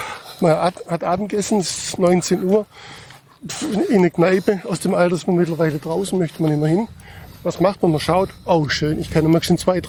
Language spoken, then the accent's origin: German; Baden-Württemberg, Germany; born or raised there